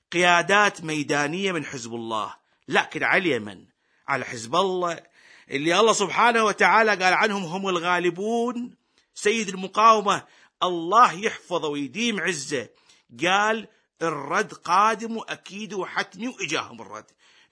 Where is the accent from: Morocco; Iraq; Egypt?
Iraq; وأنا يا أبويا كعراقي مراقب للأحداث ويهتم بالصغيرة والكبيرة في بلده